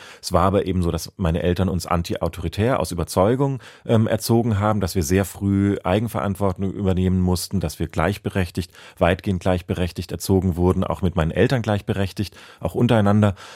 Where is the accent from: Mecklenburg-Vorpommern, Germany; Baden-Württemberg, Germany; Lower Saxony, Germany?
Baden-Württemberg, Germany; accent: Swabian; ich habe ein bisschen Schwäbisch gesprochen als Kind, aber das verlor ich irgendwie mit der Zeit.